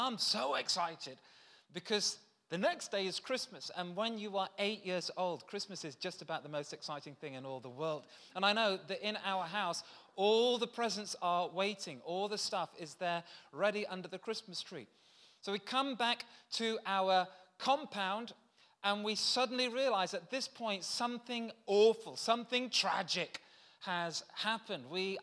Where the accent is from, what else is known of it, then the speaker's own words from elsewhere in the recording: Lagos, Nigeria; But I was born in Africa, I was born in Lagos, I was brought up as a small child in Nigeria.